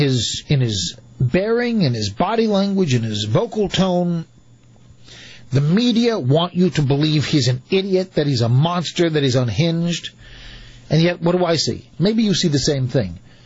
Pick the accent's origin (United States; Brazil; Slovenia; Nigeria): United States; they will normally tell me once they hear my accent, they know I'm an American.